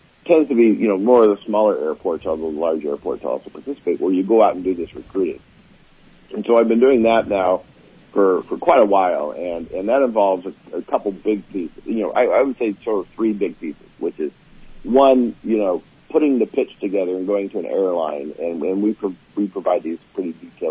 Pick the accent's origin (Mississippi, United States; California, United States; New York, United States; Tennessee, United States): California, United States; Miranda; I was born in San Humboldt. I grew up in Humboldt Redwood State Park, in a little town called Miranda.